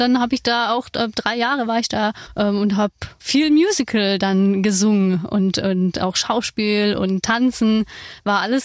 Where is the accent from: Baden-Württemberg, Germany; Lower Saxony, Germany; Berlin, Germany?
Baden-Württemberg, Germany; Ich komme aus dem Schwabeländle